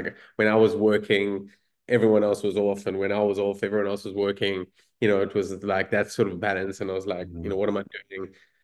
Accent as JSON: {"language": "English", "country": "South Africa", "moved": "as an adult", "said": "I'm originally South African. So like I'd traveled halfway across the world."}